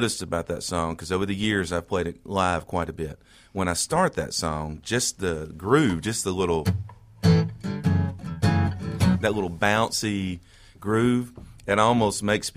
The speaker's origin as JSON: {"language": "English", "town": "Canton", "region": "Mississippi", "country": "United States", "tie": "born or raised there", "said": "I was born and raised in Canton in 61, graduated Canton Academy there"}